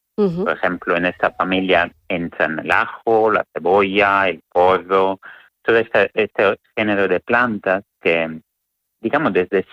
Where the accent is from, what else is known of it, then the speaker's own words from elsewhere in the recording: Italy; now in Spain; yo no soy de Granada, soy italiano